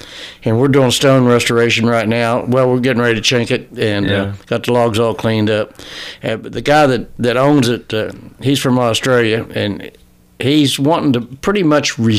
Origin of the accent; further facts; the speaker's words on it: Pennsylvania, United States; I was raised in Pennsylvania, and I wasn't too far from the Amish, and I had some Amish ancestry in me.